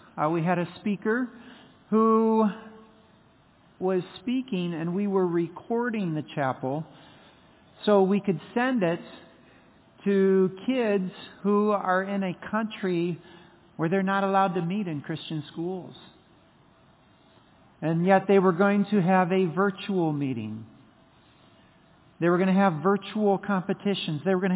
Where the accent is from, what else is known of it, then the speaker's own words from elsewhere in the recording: Indiana, United States; And, you know, I grew up in Indiana. It was the Indy 500.